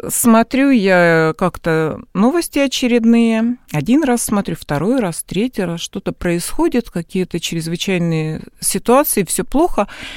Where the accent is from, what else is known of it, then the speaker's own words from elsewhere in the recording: Belarus; Ну, я из Белоруссии.